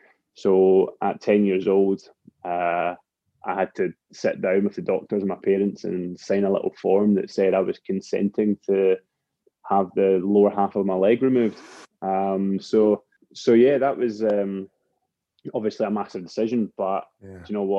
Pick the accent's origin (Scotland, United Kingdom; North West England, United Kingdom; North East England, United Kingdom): Scotland, United Kingdom; Paisley; born there; I was born in Paisley, which is not far from where I am at the moment, and I was the youngest of 4 boys